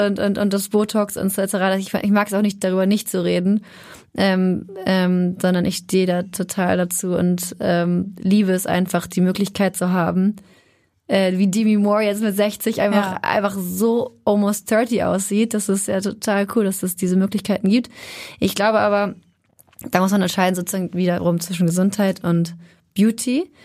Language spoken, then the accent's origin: German; Schleswig-Holstein, Germany; nicht Hamburger, aber ich komme aus Schleswig-Holstein